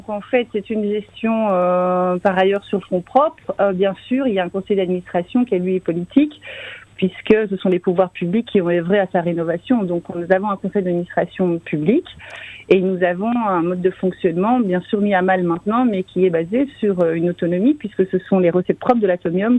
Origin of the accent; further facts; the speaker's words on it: Belgium; Ah, mais je suis belge d'origine espagnole, ah, donc tout à fait belge.